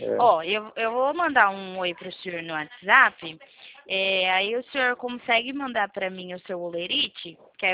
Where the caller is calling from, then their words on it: Campo Grande, Mato Grosso do Sul, Brazil; Eu falo aqui de Campo Grande, Mato Grosso do Sul.